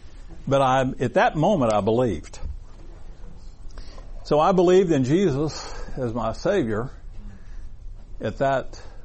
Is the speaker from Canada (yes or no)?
no; Texas, United States; I'm native Texan through and through.